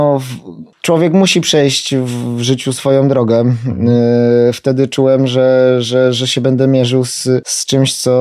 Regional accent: Bielsko-Biała, Silesian Voivodeship, Poland; ja jestem góralem z Bielska Białej, ale no tam się zaczynają góry, nie? I my mamy górę, która ma 1100 metrów.

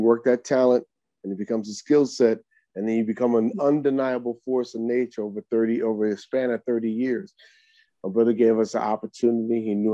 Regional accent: New York, United States; I'm a New Yorker.

